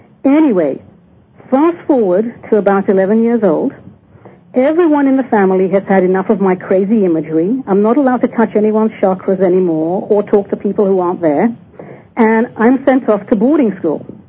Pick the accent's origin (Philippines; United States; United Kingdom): United Kingdom; London; I guess I was about 4 years old in London. I grew up in London, England. And I have a very vivid memory of being in my back garden there in suburban London